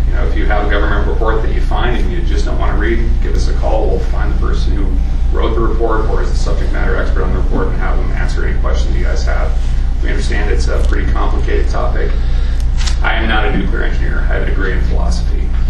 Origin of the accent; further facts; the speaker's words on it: Minnesota, United States; Again, I'm from Minnesota. We believe in the golden buckshot, right?